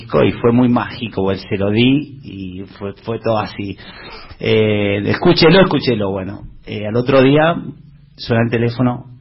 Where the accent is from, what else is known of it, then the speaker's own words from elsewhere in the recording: Formosa, Argentina; moved away; yo vine de Formosa en el año 2004